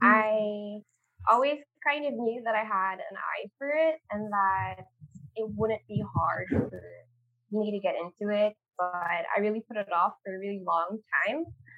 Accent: Dubai, United Arab Emirates; moved away as an adult; So I was born and raised in Dubai. I lived there up until I was 18. I'd always known that I was going to move here at 18

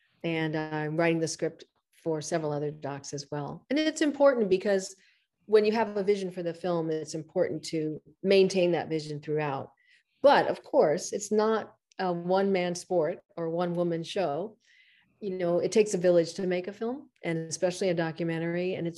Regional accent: St. Thomas, U.S. Virgin Islands; also born or lived in Boston / New York City; I was born in Boston, lived in New York City for a little bit, and then we moved to St. Thomas.

